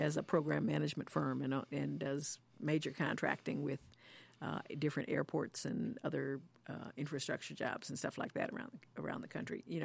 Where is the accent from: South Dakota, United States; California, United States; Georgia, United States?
Georgia, United States; Atlanta; Atlanta, growing up in Atlanta was a magical place.